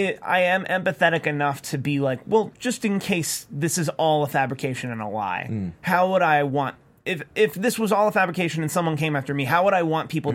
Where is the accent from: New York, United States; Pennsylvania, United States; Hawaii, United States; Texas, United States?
Pennsylvania, United States; Philadelphia; Speaking as a Philadelphian.